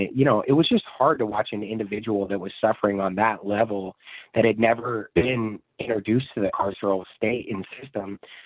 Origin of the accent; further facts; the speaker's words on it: Tacoma, Washington, United States; I'm from Tacoma, Washington. I grew up in the hilltop area of Tacoma